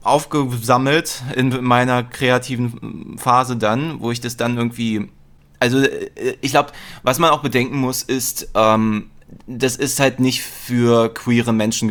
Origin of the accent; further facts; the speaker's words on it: Berlin, Germany; bin einer der seltenen Spezies namens gebürtiger Berliner. Und ich weiß. Und genau, bin auch in Mitte aufgewachsen, bin aber mittlerweile auch Teilzeit Schöneberger.